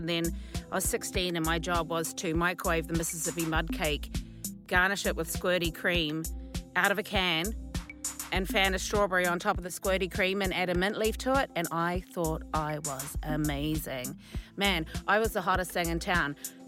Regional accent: North Island, New Zealand; now in Galway, Ireland; And my food journey started off in New Zealand when I was a kid. My grandmother owned a shearing farm in the middle of nowhere on the east coast of the North Island.

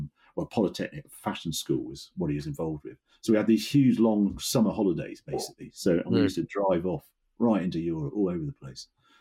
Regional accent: Birkenhead, North West England, United Kingdom; We lived in the Wirral, so Birkenhead. I'm from Birkenhead, Scotland.

